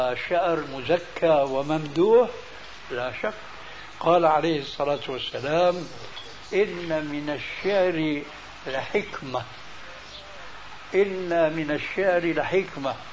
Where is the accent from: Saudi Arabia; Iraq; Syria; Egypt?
Syria; أول ما شاهدناه عندنا في سوريا